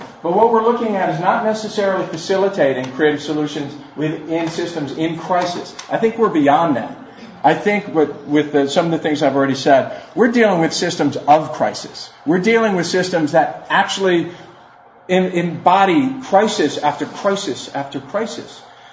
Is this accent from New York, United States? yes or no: yes; New York, United States; now in Savannah, United States; I'm from New York, but I moved to Savannah about 10 years ago, and I love it.